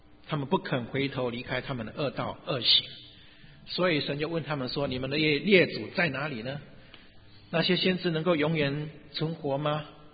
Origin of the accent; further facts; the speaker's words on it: China; 像我们中国人一样，我相信你父母亲帮你取名的时候，他在你身上是有一个盼望的